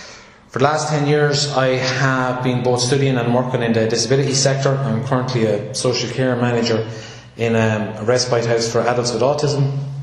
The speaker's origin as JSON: {"language": "English", "town": "Ardattin", "region": "County Carlow", "country": "Ireland", "tie": "born or raised there", "said": "I grew up in Ardatton, just up the road here. Went to primary school in Ardatton and then secondary school in Tullow."}